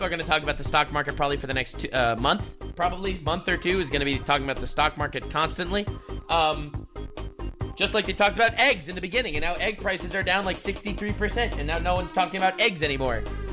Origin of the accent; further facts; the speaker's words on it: Canada; I'm Canadian, obviously, I want Canada to do well.